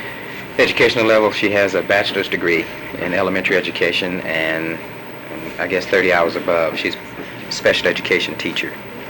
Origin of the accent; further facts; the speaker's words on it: Birmingham, Alabama, United States; I grew up in Pratt City.